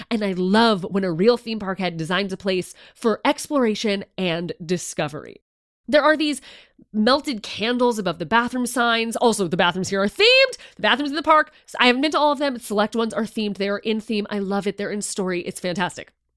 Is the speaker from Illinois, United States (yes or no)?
yes; Chicago, Illinois, United States; I held him down because I'm from Chicago and I know how to eat some heavy food